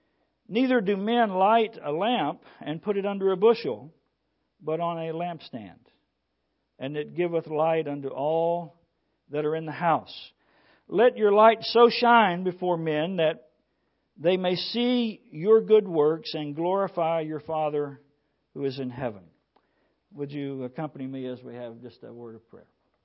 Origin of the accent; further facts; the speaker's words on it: Florida, United States; I'm originally from Florida.